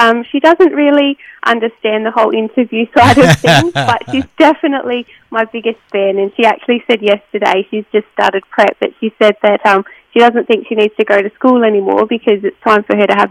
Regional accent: Broken Hill, New South Wales, Australia; Yeah, I was born and bred in Broken Hill.

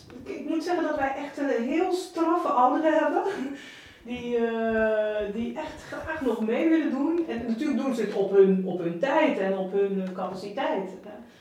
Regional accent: Netherlands; Ik ben afkomstig uit Nederland, maar dat hoor je direct.

